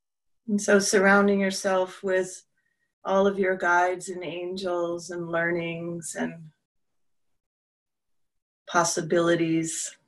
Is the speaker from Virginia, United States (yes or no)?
no; New York, United States; she knows that I'm a New Yorker and I have a bit of an introversion nature